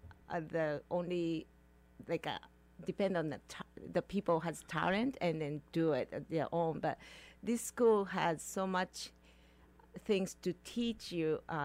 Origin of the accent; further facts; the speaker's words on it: Japan; English is a second language; moved away as an adult; now in Haines, United States; I'm resident in Haines since 2002. I moved from Japan with my family … two sons, Kai and Mori.